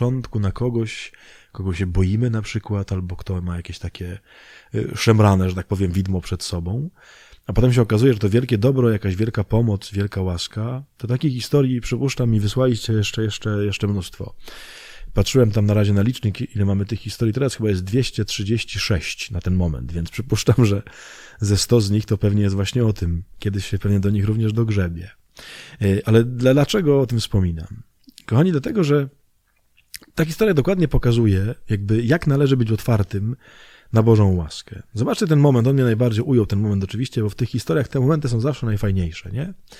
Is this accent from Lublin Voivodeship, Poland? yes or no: no; Myszków, Silesian Voivodeship, Poland; Ja jestem z Myszkowa spod Częstochowy, nie?